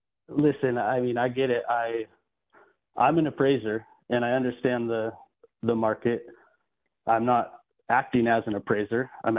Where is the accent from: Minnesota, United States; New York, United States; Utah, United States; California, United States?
Utah, United States; No, I said I'm from Utah, and that's where I started my real estate career.